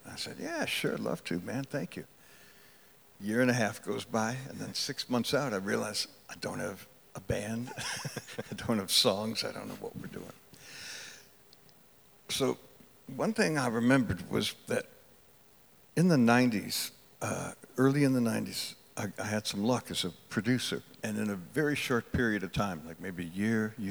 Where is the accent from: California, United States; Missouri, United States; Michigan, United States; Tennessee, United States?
Michigan, United States; Detroit; So there's something about growing up in Detroit that made me different from him, made me different from